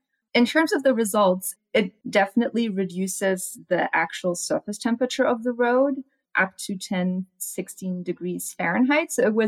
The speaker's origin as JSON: {"language": "English", "country": "Germany", "second_language": "English", "lives_now": "United States", "said": "I'm actually tired of rain. I'm from Germany, so I'm actually perfectly desert adapted and perfectly happy in the heat."}